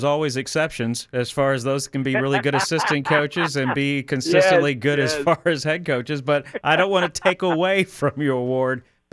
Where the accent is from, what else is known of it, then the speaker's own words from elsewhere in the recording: Alabama, United States; I grew up in a football state. I grew up in Alabama